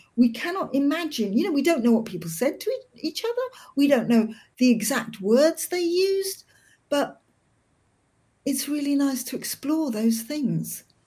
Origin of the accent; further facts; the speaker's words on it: London, United Kingdom; growing up in London, especially when you are indeterminately brown